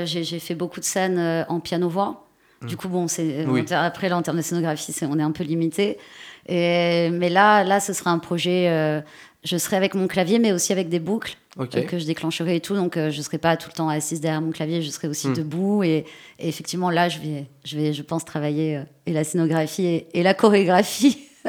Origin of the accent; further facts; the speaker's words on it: Paris, Île-de-France, France; Moi, j'ai appris le corse avec ma grand-mère, qui elle-même ne l'écrivait pas. Après, je suis une corse de la diaspora, j'ai grandi à Paris.